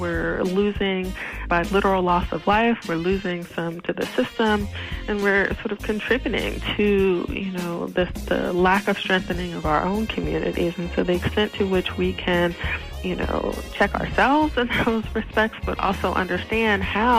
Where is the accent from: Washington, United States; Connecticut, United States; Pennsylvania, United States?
Pennsylvania, United States; Philadelphia; also born or lived in Michigan; Well, I was born in Michigan, but family moved to Philadelphia after, plants closing and difficulty with the jobs or whatever. So I mostly grew up in Philadelphia